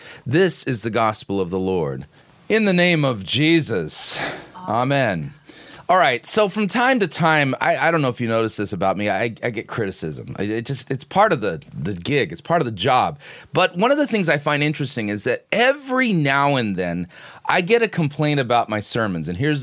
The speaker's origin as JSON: {"language": "English", "country": "United States", "said": "Now, being an American, there's only so far that I can go with this because British comedy is like not my natural comedic language."}